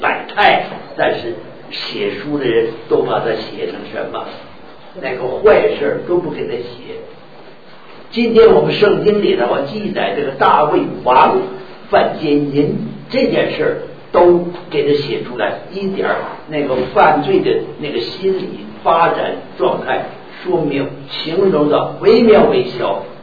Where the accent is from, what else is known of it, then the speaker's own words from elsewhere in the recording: China; 现在我们中国人，中国人最多的人是哪一种民族？